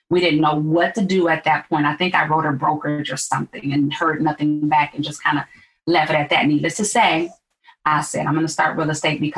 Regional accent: Milwaukee, Wisconsin, United States; now in Chicago, United States; Illinois, South Side in the Ashburn community is where I live. I've been a realtor since 2004, actually. I'm from Milwaukee originally. My husband was in Chicago.

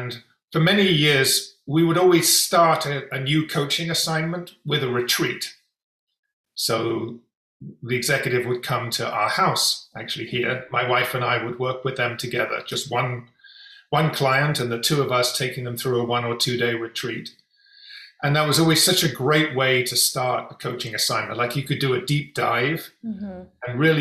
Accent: England, United Kingdom; I was brought up in England

